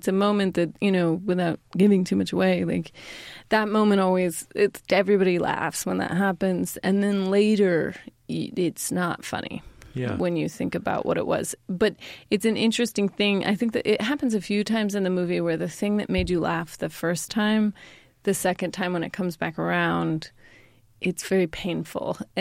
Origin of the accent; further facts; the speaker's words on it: Sacramento, California, United States; Yeah, that's my hometown.